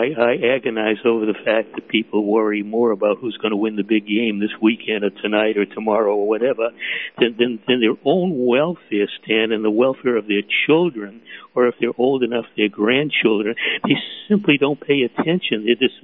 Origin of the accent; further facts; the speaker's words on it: Boston, Massachusetts, United States; I came from a very ordinary lower middle class household. I grew up in Boston. I always dreamed of being able to go to Harvard.